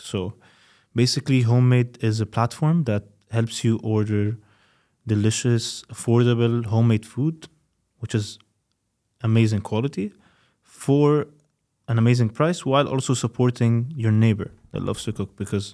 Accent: Egypt; English is a second language; especially that I came from Egypt, so I know like the food.

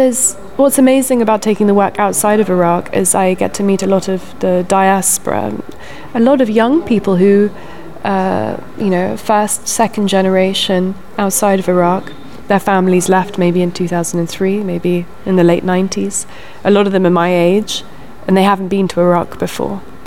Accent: United Kingdom; certainly as a British person

